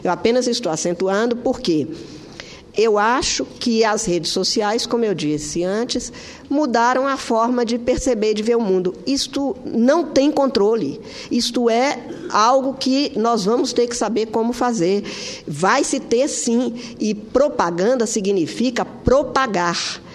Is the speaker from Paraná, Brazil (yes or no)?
no; Minas Gerais, Brazil; eu, como sou mineira, eu tenho muito orgulho de ser mineira.